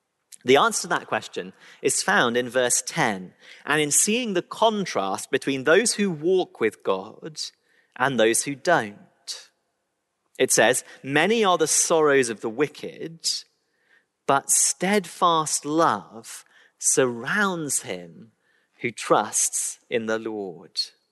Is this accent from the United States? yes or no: no; Birmingham, West Midlands, United Kingdom; I grew up in Birmingham, where the only horses to be found are in Tesco's ready meals.